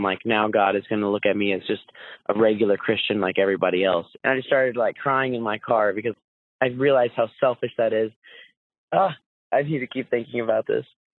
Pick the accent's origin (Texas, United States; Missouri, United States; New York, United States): Texas, United States; I'm 17 from Texas.